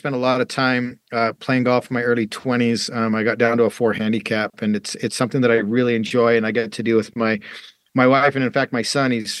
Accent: Canada; It was like I grew up in Canada

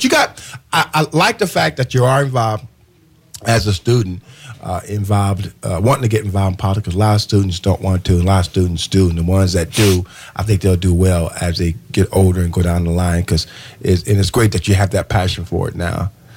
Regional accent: Terre Haute, Indiana, United States; You know, I went through my hometown, Terre Haute, and we had five high schools. I went through four of them.

